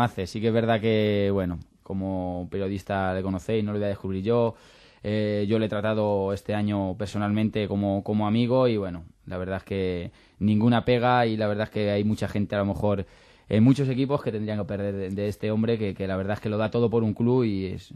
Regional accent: Fuenlabrada, Community of Madrid, Spain; que soy de Fuenlabrada y que algún día, pues, intentaría jugar en mi equipo y hacer, o sea, en el equipo de mi ciudad

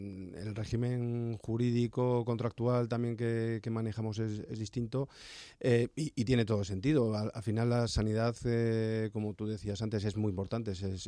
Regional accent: Castile and León, Spain; Yo vengo de León y de Burgos, dos provincias que, bueno, pues al contrario que Madrid, tienen mucha menor población, muy dispersa, y demográficamente las personas son mayores.

